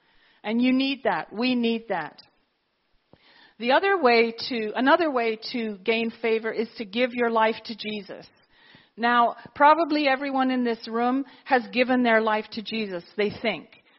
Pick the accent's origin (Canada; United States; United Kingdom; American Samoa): United Kingdom; England; actually as English people we don't get. We do not get it.